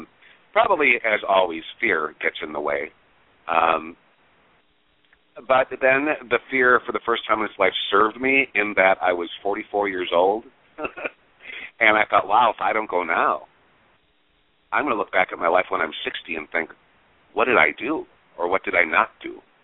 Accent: Midwest, United States; I'm German from the Midwest, Roy. We don't make rash decisions.

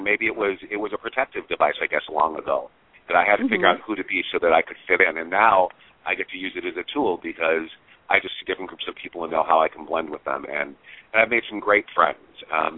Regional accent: Midwest, United States; I'm German from the Midwest, Roy. We don't make rash decisions.

